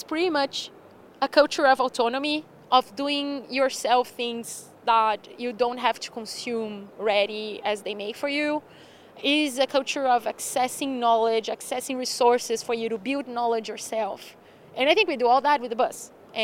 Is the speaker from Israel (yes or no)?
no; Brazil; I am from Brazil